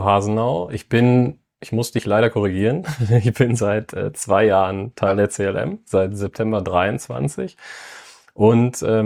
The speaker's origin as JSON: {"language": "German", "region": "North Rhine-Westphalia", "country": "Germany", "said": "ich bin auch kein Düsseldorfer, so wie der Großteil des Teams, sondern Sauerländer jung"}